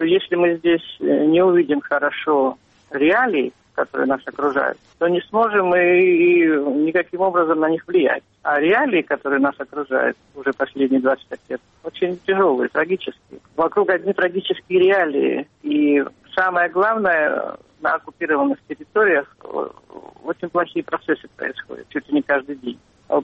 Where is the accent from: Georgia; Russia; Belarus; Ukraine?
Georgia; Sukhumi, Abkhazia; родилась и выросла в Сухуми, я вообще абхазская этническая.